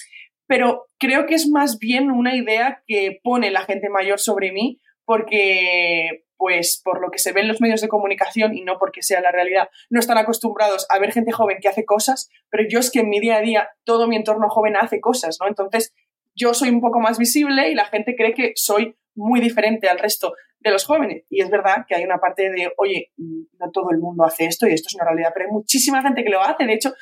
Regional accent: Chirivella, Valencian Community, Spain; Mis compañeras de casa de Chirivella, de mi pueblo

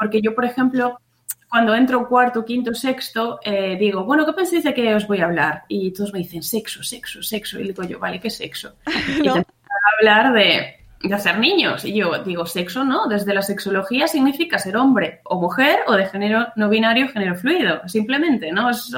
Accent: Bueu, Galicia, Spain; now in Burela, Spain; yo soy de Pontevedra, de un pueblecito que se llama Bueu, pero vivo en Burela, en la costa de Lugo, la Mariña que está tan infectada de COVID.

